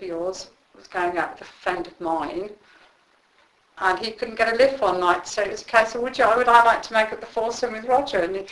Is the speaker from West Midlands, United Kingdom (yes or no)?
yes; Kidderminster, West Midlands, United Kingdom; It was, because I came from Kidderminster, and then